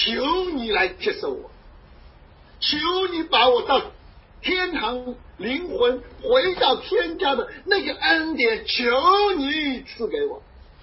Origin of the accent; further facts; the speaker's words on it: China; 对，我们是中国人，我们有中国人的规则